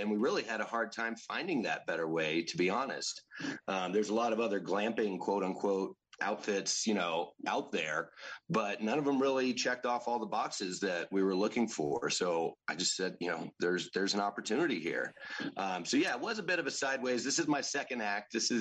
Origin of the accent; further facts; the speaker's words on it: Victor, Colorado, United States; I was born in Victor near Cripple Creek. Mm-hmm. Born and raised Colorado native, and love the outdoors